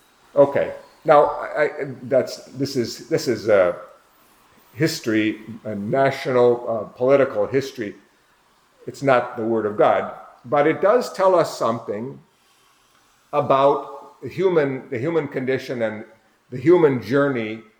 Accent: United States; Since I'm an American, I connect it to the American Revolution.

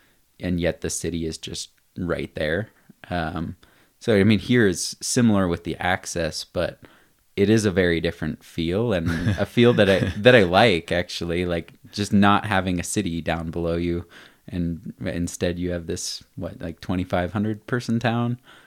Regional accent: Salt Lake City, Utah, United States; growing up in Salt Lake, it really is this, you know, city bumped up right against the mountains.

